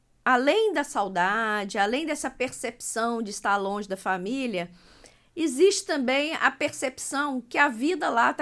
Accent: Brazil; moved away; eu tô aqui há 10 anos, vai fazer 10 anos que eu estou aqui. Eu saí do Brasil

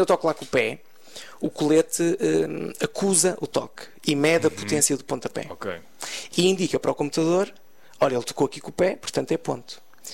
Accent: Porto, Portugal; Eu sou do Porto e nasci lá, vivi lá.

